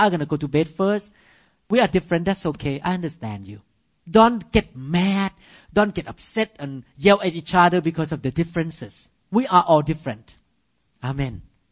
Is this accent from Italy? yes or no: no; Montana, United States; But I like 65 because I grew up in Montana.